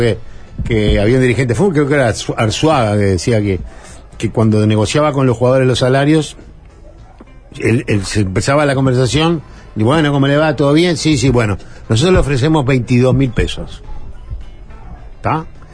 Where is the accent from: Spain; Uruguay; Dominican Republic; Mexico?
Uruguay; Ustedes piensan que por ser uruguayo robé. Y le dije, ¿saben una cosa? Que nosotros en mi país tenemos un chiste